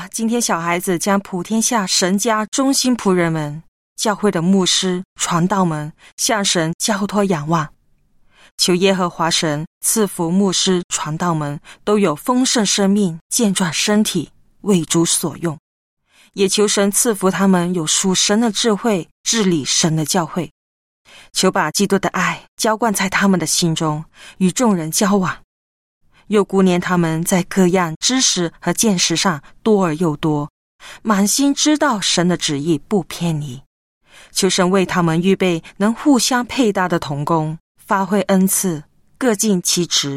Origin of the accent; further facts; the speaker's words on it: Heilongjiang, China; 我是黑龙江的